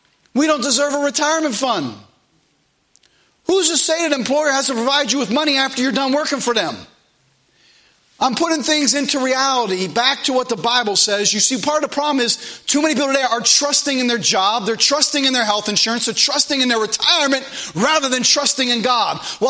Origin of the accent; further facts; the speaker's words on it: United States; They saw that I was American.